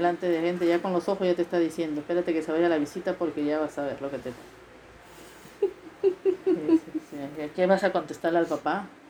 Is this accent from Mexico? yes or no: no; Peru; Prefiero estar en mi tierra, que siquiera sé que tengo mis ahijados, mis sobrinos, mis tías, que nos vamos a ver. Porque el peruano es muy, muy familiar.